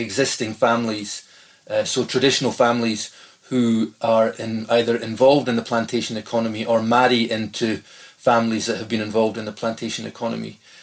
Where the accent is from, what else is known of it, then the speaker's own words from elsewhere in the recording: Skye, Scotland, United Kingdom; Well, I can say, growing up on Skye in the 1980s, 1990s, there was certainly a residual memory of clearance.